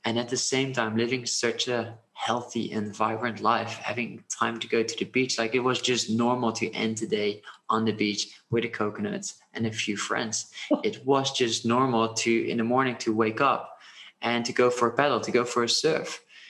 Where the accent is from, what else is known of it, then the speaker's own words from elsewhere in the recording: Amsterdam, North Holland, Netherlands; English is a second language; also born or lived in London / Barcelona / Cape Town; I'm from the Netherlands, from Amsterdam.